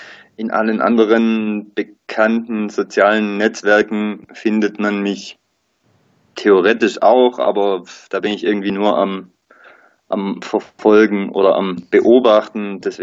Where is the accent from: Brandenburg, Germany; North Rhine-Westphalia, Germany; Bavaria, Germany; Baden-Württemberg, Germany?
Baden-Württemberg, Germany; Ich bin auf der Ostalb aufgewachsen